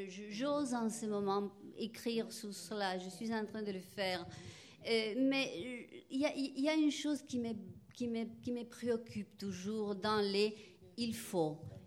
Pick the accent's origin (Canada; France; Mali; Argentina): Argentina; moved away; j'ai quitté l'Argentine en 1978